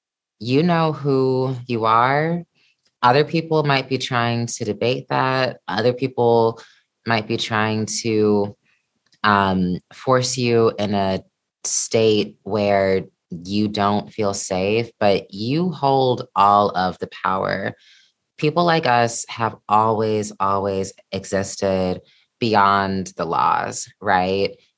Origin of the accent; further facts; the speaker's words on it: Missouri, United States; You know, I'm from Missouri, and when you're not in like a major, major city like New York or like